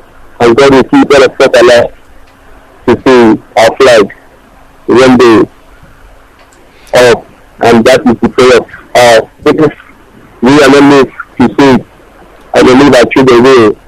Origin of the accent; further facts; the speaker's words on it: Umunnochi, Abia, Nigeria; Umunnochi local government.